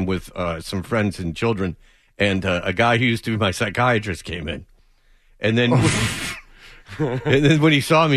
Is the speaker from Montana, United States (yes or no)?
no; Detroit, Michigan, United States; because I'm from Detroit, and this is my only way I can go back in time